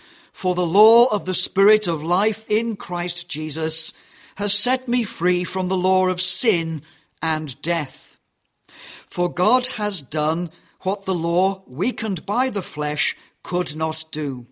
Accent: England, United Kingdom; I'm so English, I want to call them skittles

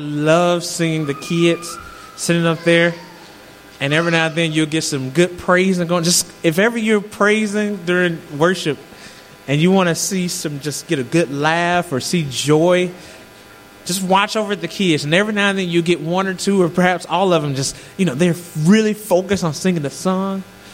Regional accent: Jackson, Mississippi, United States; I grew up in Jackson, Mississippi, and I attended church because that was the expectation, not because I just wanted to be there.

